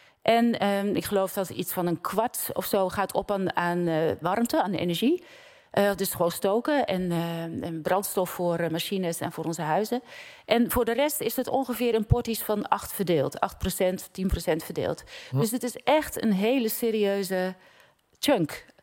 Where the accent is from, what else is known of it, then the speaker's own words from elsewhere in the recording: Giessenburg, South Holland, Netherlands; Giessenburg.